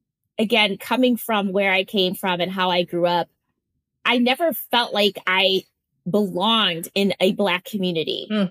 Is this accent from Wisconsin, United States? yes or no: yes; Wisconsin, United States; And you have to understand, again, growing up in Wisconsin, I never, ever, ever had a Black teacher.